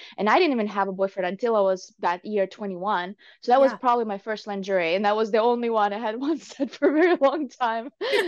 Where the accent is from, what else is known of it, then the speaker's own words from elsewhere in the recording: Ukraine; when I was growing up in Ukraine